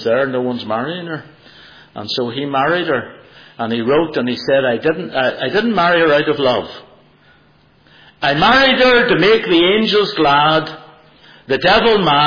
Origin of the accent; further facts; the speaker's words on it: Germany; moved away; I grew up in East Germany under communism. My mother and father were not Christians.